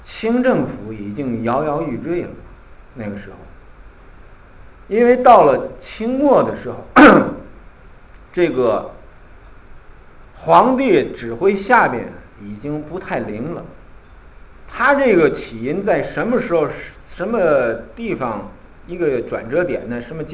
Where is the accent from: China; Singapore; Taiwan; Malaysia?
China; 因为我们中国人有一句俗话叫做吃水不忘挖井人